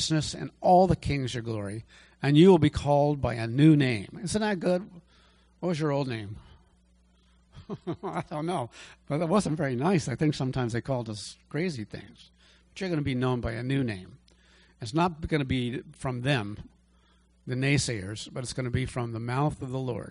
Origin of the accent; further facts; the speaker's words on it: Essex Junction, Vermont, United States; I've been back to my church where I grew up in Essex Junction, Vermont, or a rural place